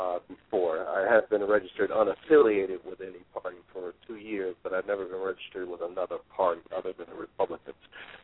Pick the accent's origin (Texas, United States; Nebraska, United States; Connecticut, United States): Connecticut, United States; Again, I grew up in Connecticut. I was born and raised here, graduate of one of the state universities, Southern Connecticut State University in New Haven, where Yale is also located.